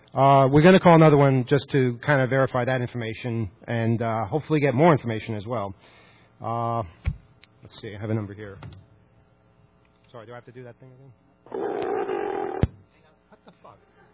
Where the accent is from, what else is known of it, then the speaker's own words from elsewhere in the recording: Long Island, New York, United States; I'm from Long Island. We still have 7-digit phone numbers out there.